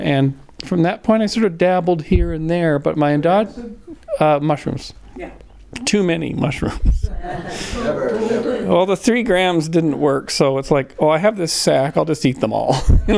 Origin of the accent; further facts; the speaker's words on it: Canada; now in Santa Cruz, United States; Well, I'm a youngin'. Came to Santa Cruz in 1994. Oh my God. I'm from Canada.